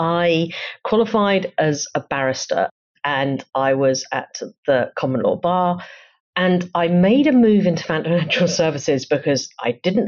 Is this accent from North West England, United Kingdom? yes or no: no; East of England, United Kingdom; So I grew up in Essex, but with very, very strong links to London, where both my grandmothers lived. I'm an only child of only children.